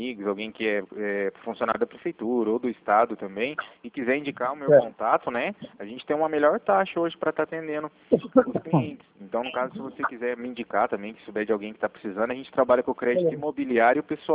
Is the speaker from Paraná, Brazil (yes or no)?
yes; Cornélio Procópio, Paraná, Brazil; Eu sou de Cornélio Procópio, Joloedes, do Paraná, aqui, próximo a Londrina.